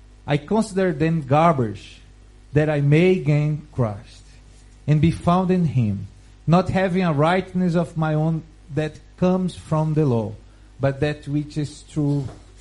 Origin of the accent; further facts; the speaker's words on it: Brazil; accent: Portuguese Brazilian; English is a second language; I will read with my Portuguese Brazilian accent, so you need to really pay attention.